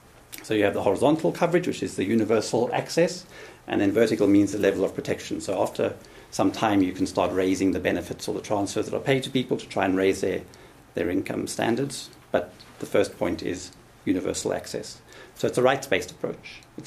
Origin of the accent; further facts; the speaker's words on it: South Africa; In South Africa, we have, I'm South African